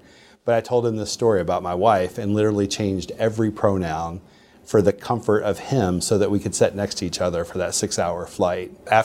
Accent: Harlan, Kentucky, United States; I'm from Harlan, Kentucky.

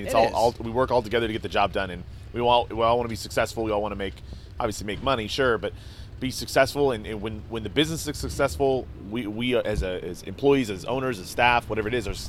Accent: Morgan Hill, California, United States; I'm from Morgan Hill. This is, you know, born and bred here with all my friends. We all been here forever.

